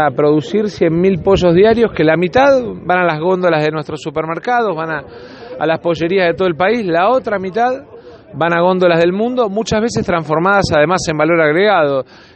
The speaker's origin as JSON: {"language": "Spanish", "country": "Argentina", "said": "así como los argentinos podemos lograr cosas importantes como esta"}